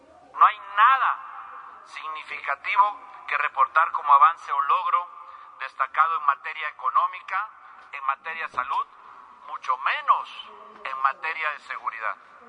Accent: Mexico; cuando todos somos mexicanos y queremos lo mejor para esta nación

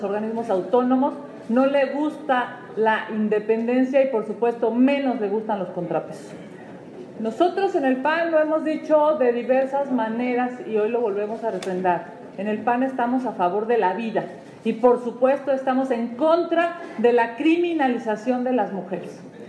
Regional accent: Mexico City, Mexico; Es un privilegio vivir en Yucatán, y se los digo como chilanga.

